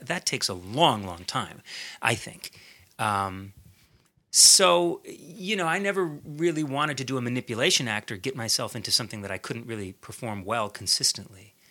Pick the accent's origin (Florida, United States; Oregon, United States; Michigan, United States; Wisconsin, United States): Wisconsin, United States; Milwaukee; when you're the only Buddhist kid growing up in Milwaukee, and it's 1979